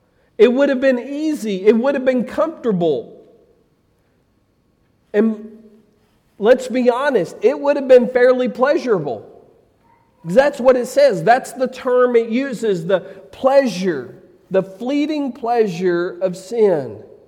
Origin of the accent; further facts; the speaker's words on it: United States; I'm an American through and through. I thank God for our country.